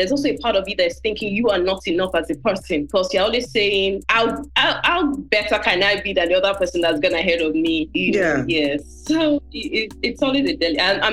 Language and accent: English; Nigeria; because I'm Nigerian